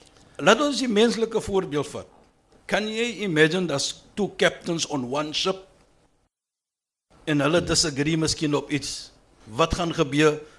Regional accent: Western Cape, South Africa; ek bewys net dat ek is van die Kaap. Nie. Ons praat so mis so bietjie Engels en Afrikaans deur mekaar.

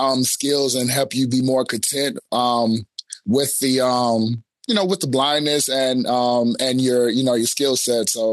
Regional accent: Houston, Texas, United States; I'm calling from Houston, Texas, where I'm from. Out here in the USA

